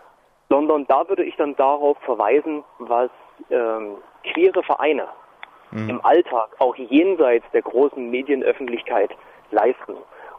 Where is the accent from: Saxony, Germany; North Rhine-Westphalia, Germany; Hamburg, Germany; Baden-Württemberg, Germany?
Saxony, Germany; aus meiner Heimatstadt, einer kleinen Stadt im Erzgebirge